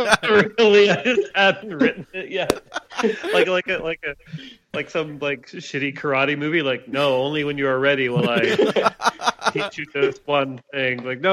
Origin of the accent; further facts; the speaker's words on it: Toronto, Ontario, Canada; we're both from Toronto and friends